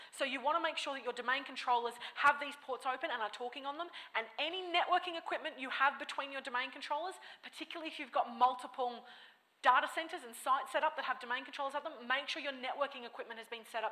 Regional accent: Australia; I'm going to use some examples because I'm Australian.

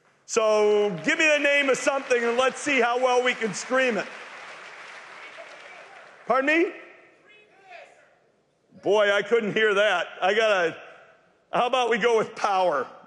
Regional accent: Detroit, Michigan, United States; They're the Tigers. I'm from Detroit. I've already pinned the Tigers.

